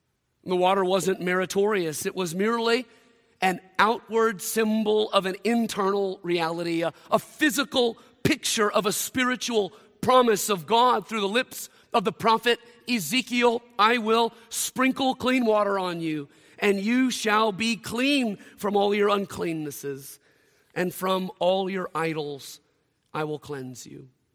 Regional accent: Mississippi, United States; I'm an American. Even better, I'm a Southerner. Best still, I'm a Mississippian. That's who I am.

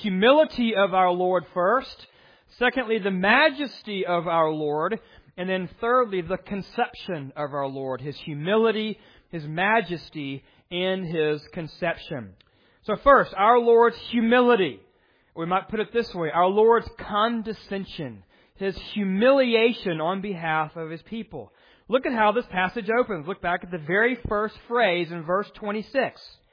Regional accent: Tennessee, United States; I am from Tennessee, so I can use Smithville as an example.

